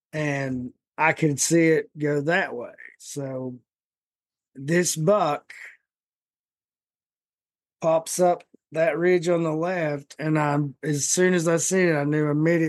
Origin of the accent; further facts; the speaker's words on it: Appalachia, United States; I love how people assume just because they're, you know, I'm from Appalachia.